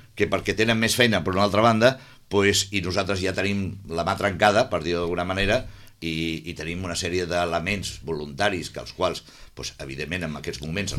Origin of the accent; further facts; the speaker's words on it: Sitges, Catalonia, Spain; Jo sempre dic, som catalans i de Sitges.